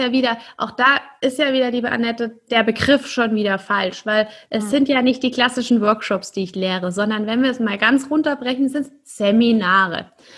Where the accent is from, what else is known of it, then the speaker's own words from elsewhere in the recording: Karlsruhe, Baden-Württemberg, Germany; also born or lived in Ludwigsburg; gebürtig komme ich aus Karlsruhe. Also klassisch in Süddeutschland aufgewachsen und dann eben auch in Ludwigsburg studiert. Und dann hat es mich nach Salzburg verschlagen, ins Salzburger Land, in ein mini, mini kleines Bergdorf mit 1500 Einwohnern